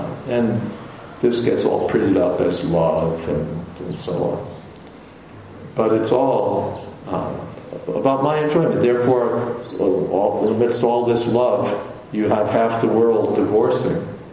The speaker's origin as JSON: {"language": "English", "country": "South Africa", "said": "But I identify myself as South African, and therefore when South Africa wins a soccer match, I think, \"We won.\""}